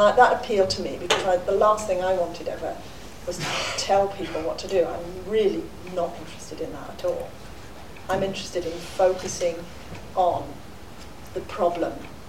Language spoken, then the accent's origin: English; Wales, United Kingdom; born there; Certainly, I was born in Wales.